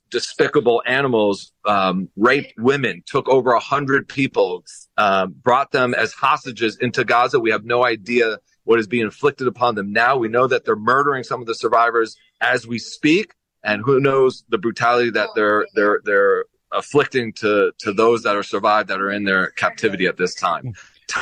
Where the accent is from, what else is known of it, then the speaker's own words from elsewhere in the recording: United States; now in Efrat, Israel; And I'm American myself. I came here 22 years ago. I live in a very a heavily Anglo population here in Israel, in the community that I live in Efrat.